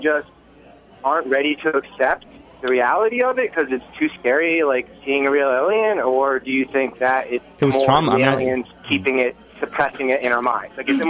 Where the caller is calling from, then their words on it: Bushwick, New York, United States; calling from Bushwick.